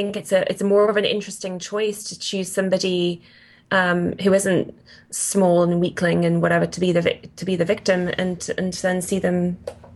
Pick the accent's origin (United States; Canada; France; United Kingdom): United Kingdom; And I'm really British.